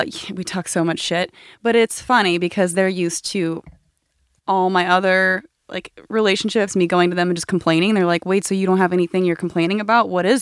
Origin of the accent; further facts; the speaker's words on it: Florida, United States; now in California, United States; I grew up in Florida and now I live in California.